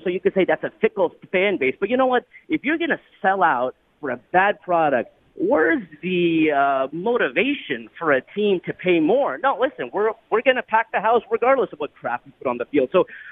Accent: Los Angeles, California, United States; if you would have told me that when I was growing up in Sherman Oaks

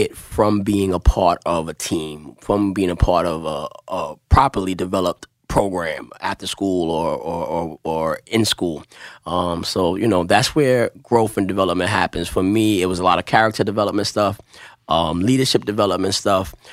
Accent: Brooklyn, New York, United States; I was a young man growing up in Brooklyn, New York, Crown Heights, Brooklyn, single mom.

